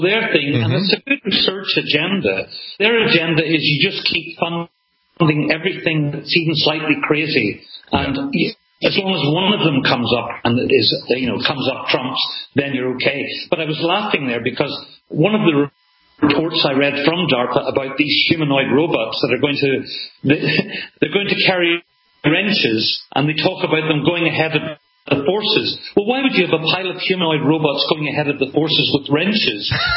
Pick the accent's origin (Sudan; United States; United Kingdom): United Kingdom; Northern Ireland; because I'm from Northern Ireland and we know about bomb disposal there.